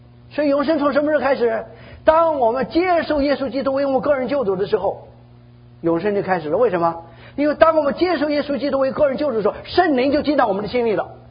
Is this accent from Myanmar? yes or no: no; China; moved away as an adult; now in United States; 所以我们中国人常常说，我们中国人在美国的一个梦是什么？